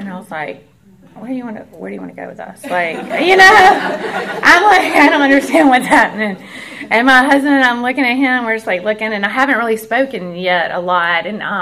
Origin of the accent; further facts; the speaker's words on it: Memphis, Tennessee, United States; I grew up in Memphis, Tennessee, with three brothers.